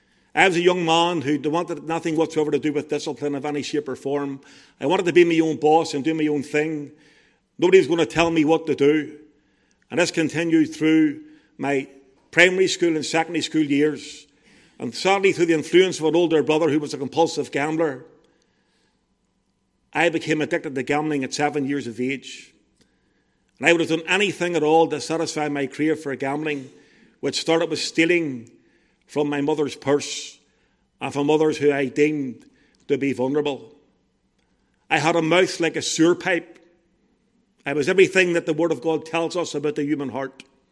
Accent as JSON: {"language": "English", "town": "Belfast", "region": "Northern Ireland", "country": "United Kingdom", "tie": "born or raised there", "said": "I was brought up in East Belfast, just the lower Woodstock Road."}